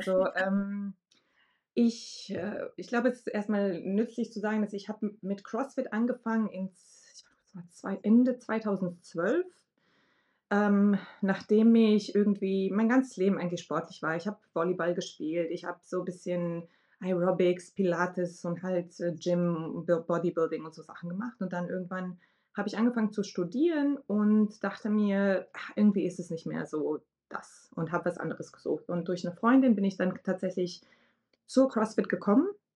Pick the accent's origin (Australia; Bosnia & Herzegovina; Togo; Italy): Bosnia & Herzegovina; also born or lived in Germany; now in Sarajevo, Bosnia and Herzegovina; Ich bin gebürtige Bosnierin, wohne auch in Bosnien, in Sarajevo mit meinem Mann, der Deutscher ist.